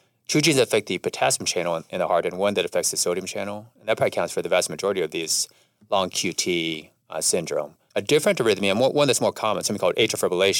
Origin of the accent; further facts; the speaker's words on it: Columbus, Ohio, United States; So I grew up in Columbus, Ohio, and my dad was a cardiologist.